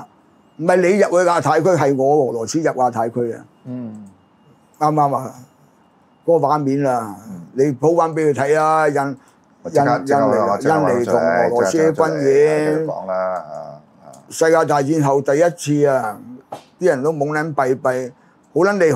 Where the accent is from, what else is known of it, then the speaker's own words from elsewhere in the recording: Hong Kong; 砌鳩我哋香港人港獨啫，係嘛？